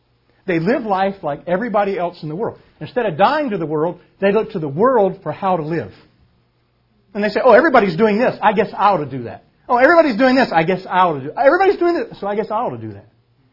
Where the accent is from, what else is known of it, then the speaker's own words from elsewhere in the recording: North Carolina, United States; I'm from North Carolina. You don't walk on ice in North Carolina.